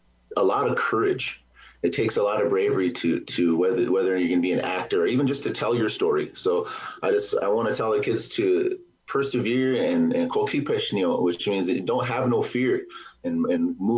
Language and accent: English; Pierre, South Dakota, United States; also born or lived in Lower Brule; I grew up in Lower Brule and moved off the reservation after in the fifth and sixth grade. And I grew up in Pierre, and then I moved to Aberdeen, South Dakota